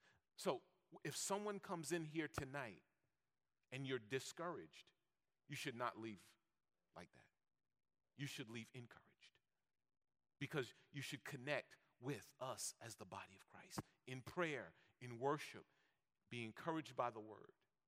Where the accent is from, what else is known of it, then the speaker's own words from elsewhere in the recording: New York, United States; I'm a New Yorker. I'll fight you.